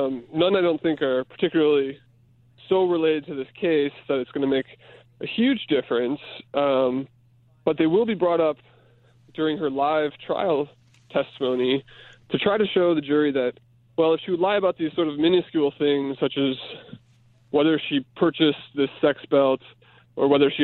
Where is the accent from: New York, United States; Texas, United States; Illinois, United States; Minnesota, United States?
Illinois, United States; Chicago; Now with Rose, as you mentioned, I'm a Chicagoan, followed him his whole career